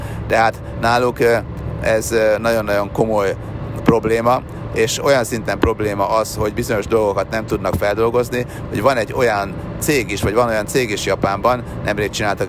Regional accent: Sopron, Győr-Moson-Sopron, Hungary; hát nem azt mondom, nőttem fel, mert ugye soproni gyerek vagyok

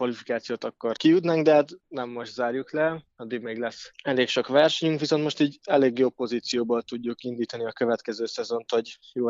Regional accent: Kunszentmiklós, Bács-Kiskun, Hungary; én vidéki vagyok, Kunszemiklósról származok

